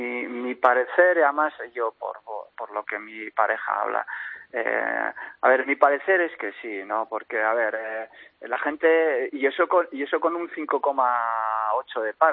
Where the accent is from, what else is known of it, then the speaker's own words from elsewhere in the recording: Vitoria-Gasteiz, Basque Country, Spain; yo soy de Vitoria y cuando estaban los que estaban y nosotros, no vivías con miedo